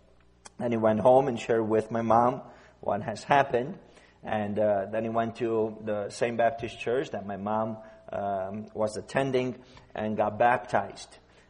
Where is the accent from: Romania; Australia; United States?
Romania; born there; English is a second language; I was born in Romania in 1974 when the country was under communism.